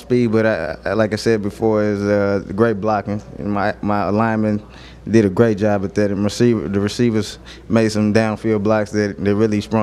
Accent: Oklahoma, United States; You know, growing up in Oklahoma, you become a Sooner fan.

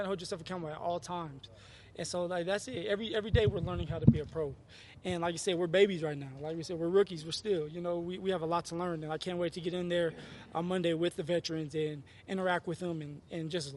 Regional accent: Colorado, United States; Just being home, being able to play for my home state and represent my home state, and I'm proud. I'm proud to be able to stay home again.

